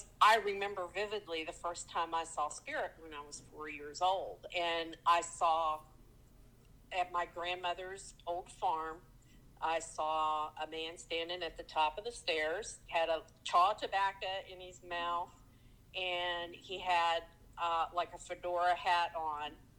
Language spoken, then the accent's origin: English; Appalachia, United States; And, you know, and I'm from Appalachia, and it's a completely different kind of culture